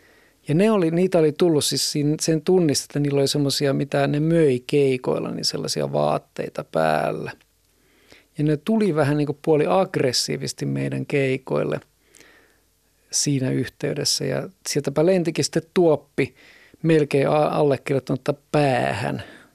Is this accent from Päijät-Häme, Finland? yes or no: no; Ostrobothnia, Finland; me ollaan pohjalaisia, vaikka me tietenkin oltiin ja ollaan lähtökohdiltamme sitä.